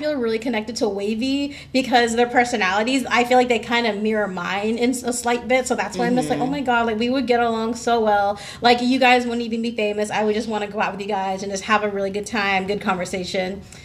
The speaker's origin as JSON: {"language": "English", "country": "Philippines", "said": "That one, I'm Filipino, so I eat everything with rice."}